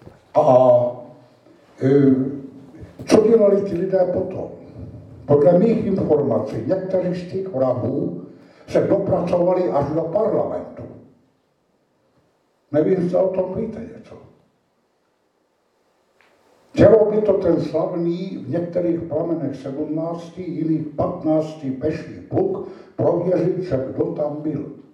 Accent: Slovakia; já i když pocházím ze Slovenska, ale poměrně omezeně se zabývám s tou slovenskou problematikou

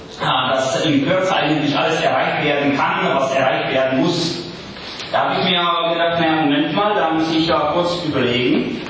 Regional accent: Kraslice, Karlovy Vary Region, Czechia; also born or lived in Sokolov; ich bin ein Böhme, geboren in Falkenau an der Eger, aufgewachsen in Graslitz, an der Grenze zu Deutschland.

